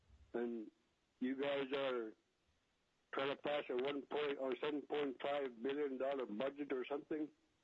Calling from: Alaska, United States; I'm calling from Aurora, Alaska. I'm a district owner of the poorest regions in the state.

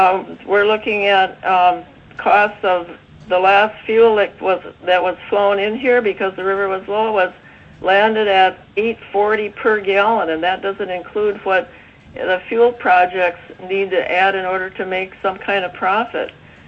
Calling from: Ambler, Alaska, United States; I'm calling in from Ambler, Alaska, up in Northwest Arctic.

